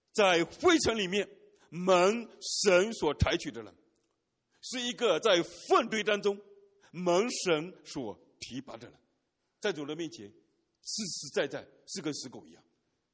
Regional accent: China; 如果我们中国人所说的18层地狱是真的，那我是那一个该下最底层的那一位。

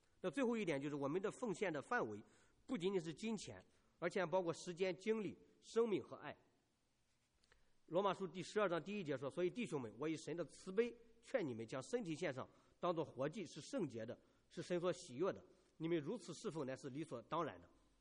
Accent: Shandong, China; 所以我当天晚上就赶回山东我的老家

